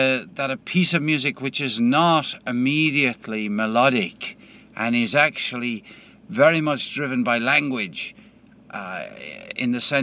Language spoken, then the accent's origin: English; Ireland; I grew up in Roman Catholic Ireland in the 1950s, you know, surrounded by stories of a particular type celebrated in music.